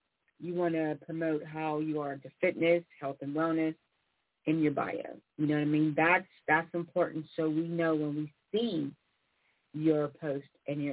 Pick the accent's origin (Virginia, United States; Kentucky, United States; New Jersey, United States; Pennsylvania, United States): Pennsylvania, United States; Pittsburgh; I'm just somebody from Pittsburgh, Pennsylvania.